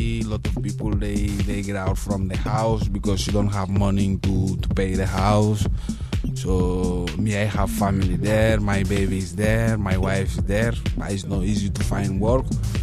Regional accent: Senegal; English is a second language; also born or lived in Spain; now in France; I'm from Senegal.

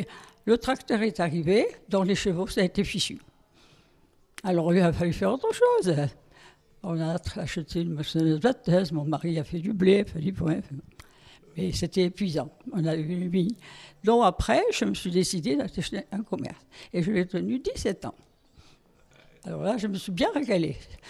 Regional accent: Marseille, Provence-Alpes-Côte d'Azur, France; born there; Je suis née à Marseille, bien sûr. J'ai vécu jusqu'à ma majorité, enfin jusqu'à ce que je me marie.

